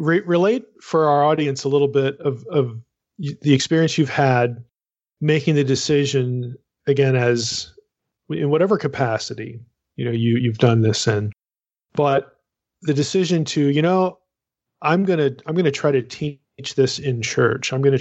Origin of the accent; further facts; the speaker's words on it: Lebanon, Pennsylvania, United States; I grew up in Lebanon. I grew up just a few miles from that school.